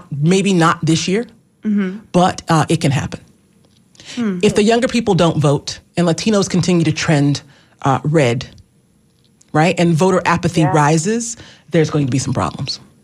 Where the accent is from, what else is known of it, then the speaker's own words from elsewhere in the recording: Florida, United States; see, I'm from North Florida, so I speak hillbilly, too, the Black version.